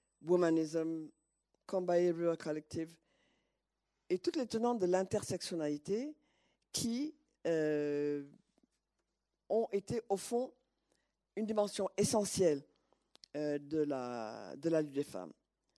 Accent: Senegal; Dans les rues de Dakar, je suis une Sénégalaise, je suis une Peul, ne parlant pas le Peul, parce que née dans un milieu Wolof. J'ai toutes ces dimensions. Je suis une musulmane

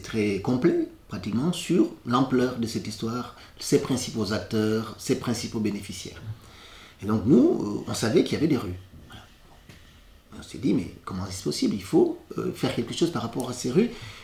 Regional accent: Senegal; born there; parce que je suis né au Sénégal

